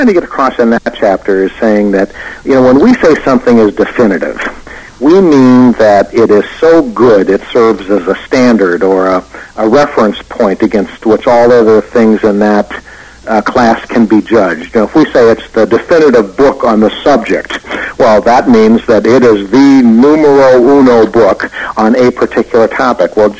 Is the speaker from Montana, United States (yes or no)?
no; North Dakota, United States; I'm from North Dakota, as you may recall